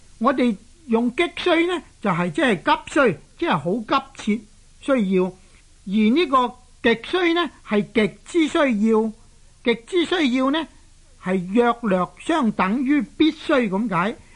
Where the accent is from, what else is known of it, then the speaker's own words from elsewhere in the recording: Guangdong, China; 同我们广东人读书读做契呢是有些少不相同